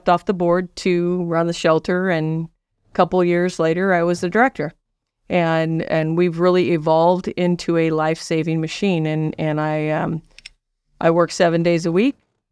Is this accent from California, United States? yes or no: yes; California, United States; also born or lived in San Luis Obispo; Well, I grew up in Central California. I was born in San Luis Obispo. My father was a agriculture major. So we moved up and down the state of California